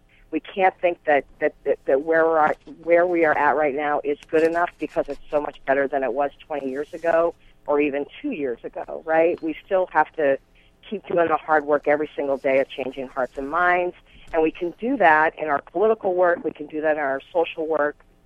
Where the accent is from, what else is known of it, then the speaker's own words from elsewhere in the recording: Maine, United States; And I think particularly when I think about my home state of Maine and some of the more rural communities